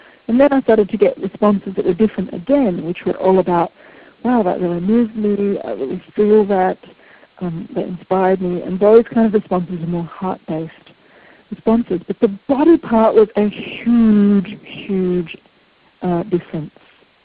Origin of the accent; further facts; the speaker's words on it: Melbourne, Victoria, Australia; I've been running lots of workshops here in my hometown in Melbourne